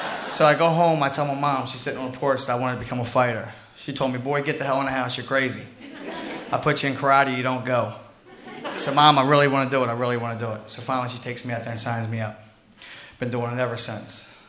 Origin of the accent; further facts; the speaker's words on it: Baltimore, Maryland, United States; I started back in 94 when I was 14 years old. I grew up in Baltimore City.